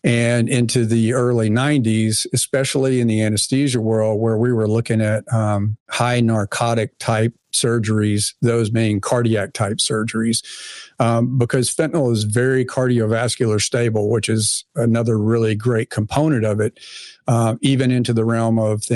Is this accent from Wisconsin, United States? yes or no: no; Arkansas, United States; I grew up in Arkansas. No one likes to do math in public